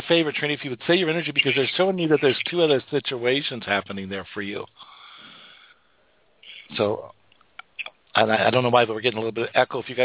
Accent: Wyoming, United States; And I come from Wyoming.

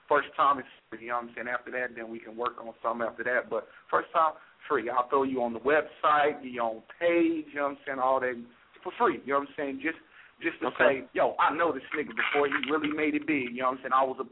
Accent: Missouri, United States; now in Philadelphia, United States; I'm from Missouri, Kansas, Missouri, living in Philadelphia now, but I'm from the Show Me State, man.

